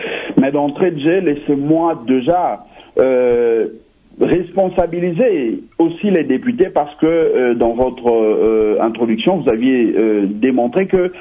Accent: DR Congo; chez nous en République démocratique du Congo

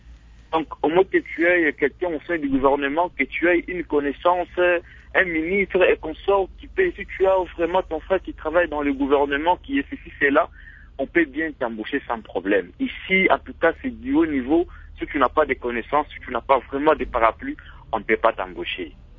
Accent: DR Congo

